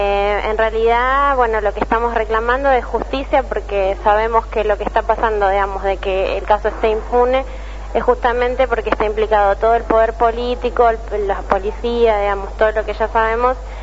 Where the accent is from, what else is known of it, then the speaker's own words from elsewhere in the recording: El Bolsón, Río Negro, Argentina; del Bolsón Río Negro. Estoy acá en el encuentro.